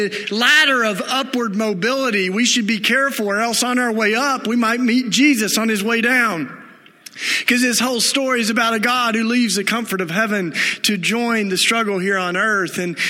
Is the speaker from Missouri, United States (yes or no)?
no; Tennessee, United States; now in Philadelphia, United States; I'm a relocator, as we say in our community. I moved from down south, in case you can't tell. I grew up in Tennessee.